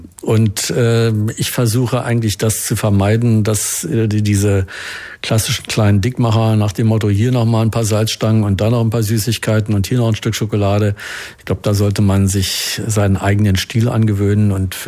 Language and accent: German; Berlin, Germany; Und als Berliner war man auch in Potsdam.